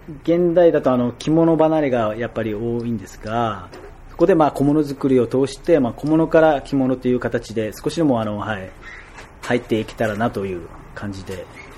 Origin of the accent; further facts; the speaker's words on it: Amami, Kagoshima, Japan; 地元奄美に帰ってきて、